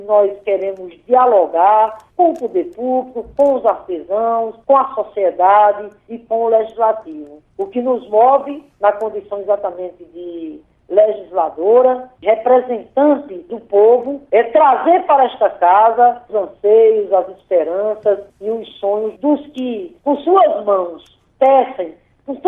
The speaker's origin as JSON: {"language": "Portuguese", "region": "Rio Grande do Norte", "country": "Brazil", "said": "Há também lá no meu estado, Adriano, uma riqueza muito grande no chamado artesanato de barro."}